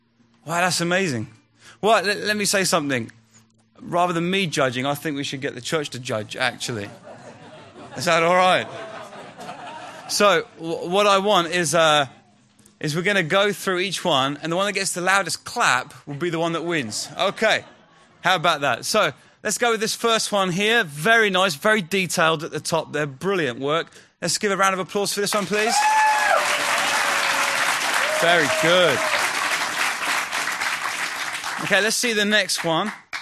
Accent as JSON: {"language": "English", "town": "Chichester", "region": "South East England", "country": "United Kingdom", "tie": "born or raised there", "said": "I was born and raised in Chichester, so south of here."}